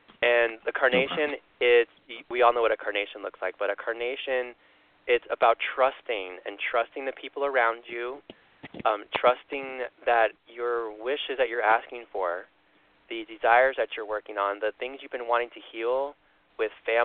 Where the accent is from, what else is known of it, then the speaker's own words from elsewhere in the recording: Chicago, Illinois, United States; No, I grew up in Chicago, so I can say that. I can get away with it.